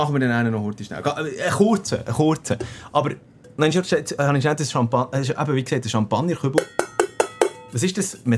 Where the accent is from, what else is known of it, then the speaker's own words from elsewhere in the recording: Bern, Switzerland; das Café der Pyrénées, oder wie man als Berner sagt, genau, das Biri.